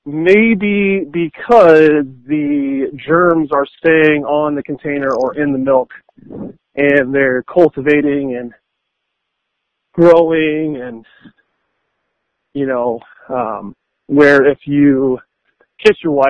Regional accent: Arizona, United States; and I was born and raised in Arizona where, you know, you're living on the sun.

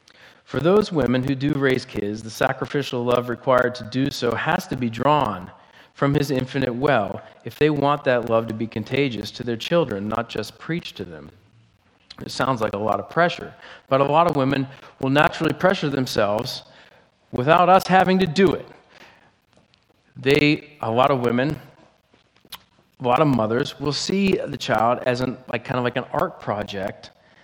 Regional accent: Pennsylvania, United States; I mean, I'm from Pennsylvania.

